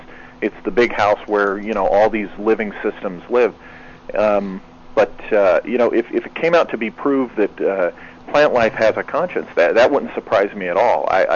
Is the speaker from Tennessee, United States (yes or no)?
no; California, United States; growing up in California